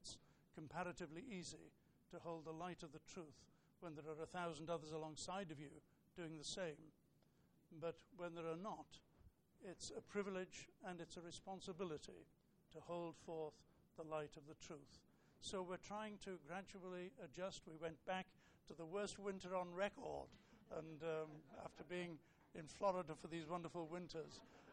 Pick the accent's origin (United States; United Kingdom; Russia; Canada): United Kingdom; Liverpool, North West England; We were both born and raised in Liverpool.